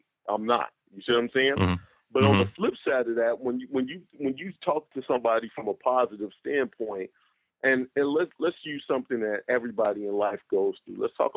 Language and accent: English; Chicago, Illinois, United States; I'm from Chicago, right? And I'm from like Chirac, like the gully.